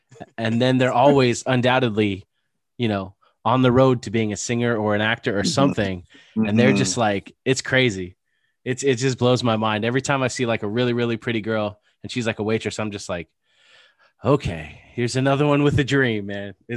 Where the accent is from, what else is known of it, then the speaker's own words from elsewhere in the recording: California, United States; Yes, sir. Southern California, my whole life.